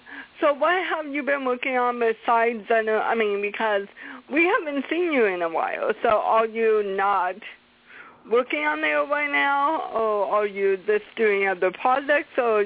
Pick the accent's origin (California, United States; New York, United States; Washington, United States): Washington, United States; Seattle; because I'm from Seattle, and we won the Super Bowl